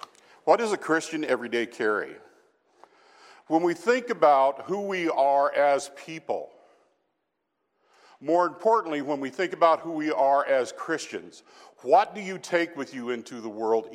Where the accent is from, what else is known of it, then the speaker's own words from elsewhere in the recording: Casper, Wyoming, United States; I grew up in Casper, Wyoming.